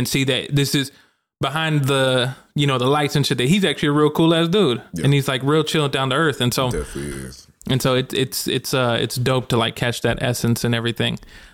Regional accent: Little Rock, Arkansas, United States; So we're from Arkansas. Yeah, and so like Little Rock is like the capital. And like we performed on the River Market. And I'm like, bro, I grew up here.

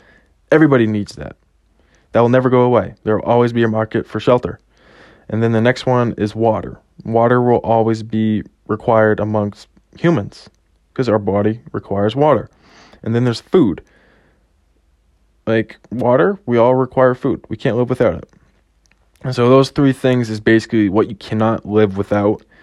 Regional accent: Massachusetts, United States; I have been a lifelong Patriots fan because I'm from New England, Massachusetts.

